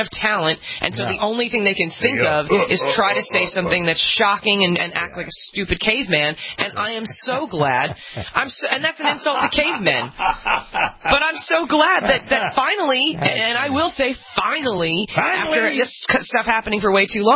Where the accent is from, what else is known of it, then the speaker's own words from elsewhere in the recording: New York City, New York, United States; This is one of these things, like, as a New Yorker, we've just been hearing about this building forever.